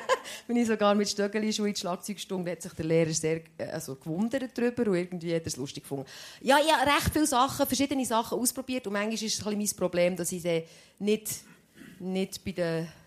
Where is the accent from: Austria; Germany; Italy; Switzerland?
Switzerland; Bern; Einerseits geht man weg vom Dorf, wo so eine eingeschworene Gemeinschaft ist, dann geht man noch auf Zürich als Berner.